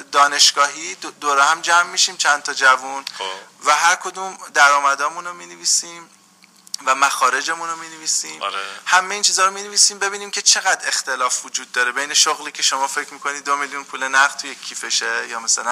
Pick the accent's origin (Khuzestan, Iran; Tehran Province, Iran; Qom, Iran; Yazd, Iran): Tehran Province, Iran; Tehran; ولی ما تو تهران، مثلا من تو خیابون جیهون درس خوندم، به دنیا اومدم، بزرگ شدم،